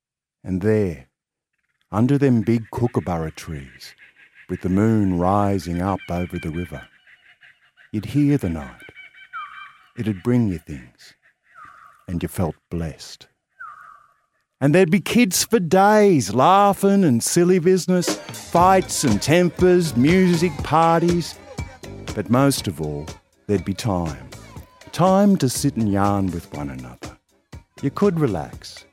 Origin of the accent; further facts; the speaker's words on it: Albury, New South Wales, Australia; I'm from Albury on the Murray.